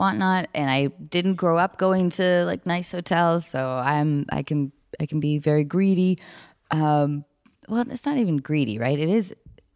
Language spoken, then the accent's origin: English; Seattle, Washington, United States; now in Los Angeles, United States; I am. I'm from Seattle, north of Seattle.